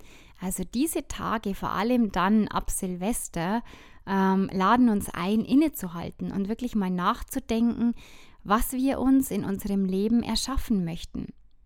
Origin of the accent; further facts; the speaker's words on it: Bavaria, Germany; ich komme ja aus dem Bayerischen Wald